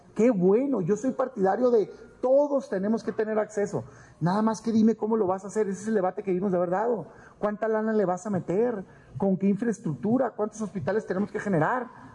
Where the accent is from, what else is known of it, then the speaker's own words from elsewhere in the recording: Mexico; porque somos mexicanos.